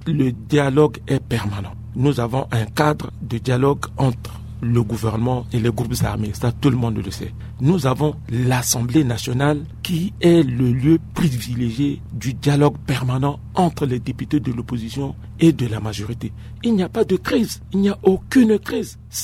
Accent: Central African Republic; Je suis centrafricain.

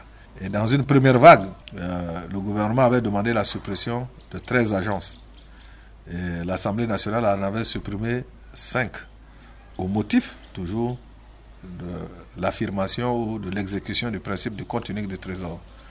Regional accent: Central African Republic; en tant que centrafricain

